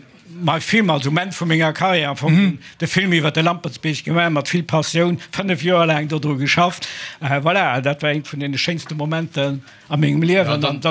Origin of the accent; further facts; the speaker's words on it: France; German is a second language; Ich bin aus Frankreich